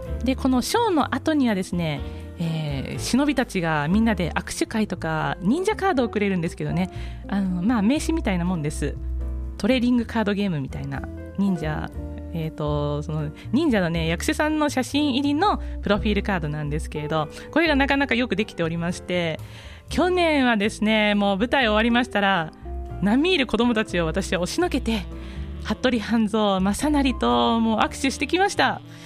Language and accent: Japanese; Nagoya, Aichi, Japan; あの私の地元名古屋では大変有名な、パフォーマンスユニットでして